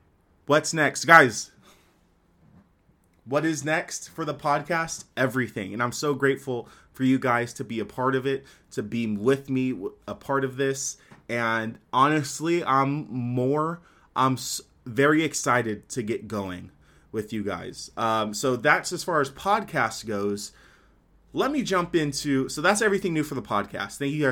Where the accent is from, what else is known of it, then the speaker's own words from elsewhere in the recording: Fresno, California, United States; In Fresno, my hometown, shout out, born and raised 559, go Dogs.